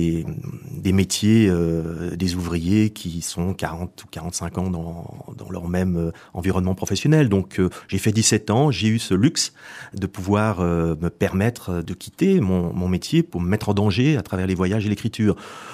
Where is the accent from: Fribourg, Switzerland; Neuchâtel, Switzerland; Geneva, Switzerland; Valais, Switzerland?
Geneva, Switzerland; Oui, Genève, je suis Genevois.